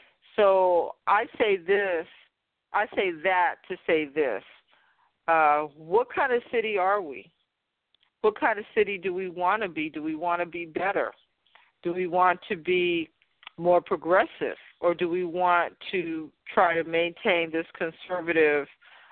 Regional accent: Fresno, California, United States; I live in the Tower District. I live in Esmeralda Soria's district, but I grew up in Southwest Fresno, 93706, and my mother still lives there.

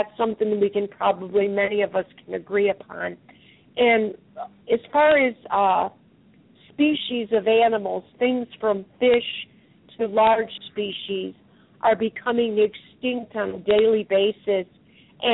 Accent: the South, United States; Even though I'm from the South, I haven't got into the moonshine yet or anything.

